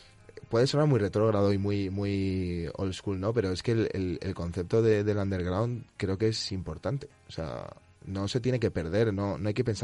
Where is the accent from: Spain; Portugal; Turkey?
Spain; Navarre; Yo soy navarro a mucha honra.